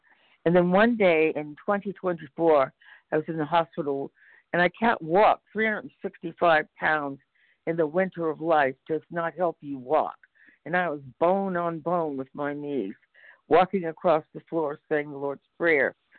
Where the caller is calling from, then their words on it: California, United States; from California.